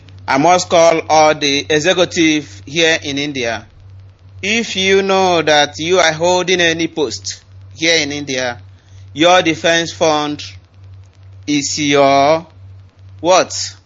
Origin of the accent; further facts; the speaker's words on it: Imo, Nigeria; I'm from Imo State in Okigwe local government, Isoko community.